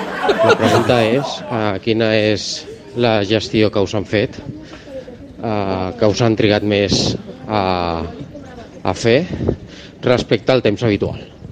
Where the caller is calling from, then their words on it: Parets del Vallès, Catalonia, Spain; de Parets del Vallès